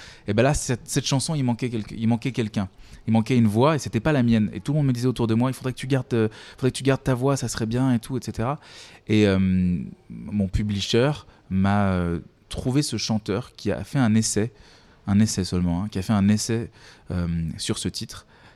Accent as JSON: {"language": "French", "country": "Switzerland", "said": "Puis on est suisse, ouais."}